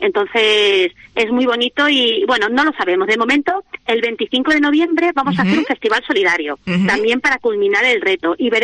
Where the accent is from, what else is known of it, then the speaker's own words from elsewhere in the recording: Cáceres, Extremadura, Spain; soy una chica de Cáceres, pues que bueno, con su perrita, pues sube a la montaña